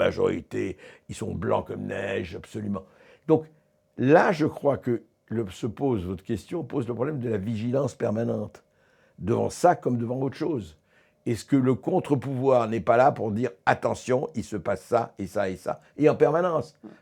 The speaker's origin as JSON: {"language": "French", "town": "Paris", "region": "Île-de-France", "country": "France", "said": "parce que moi je suis parisien aussi, je vois."}